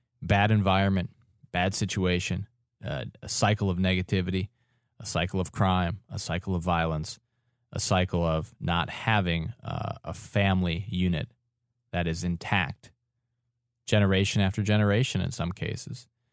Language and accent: English; Wisconsin, United States; When I was growing up in Wisconsin, I lived north of Milwaukee about 3 hours and in more of a rural community.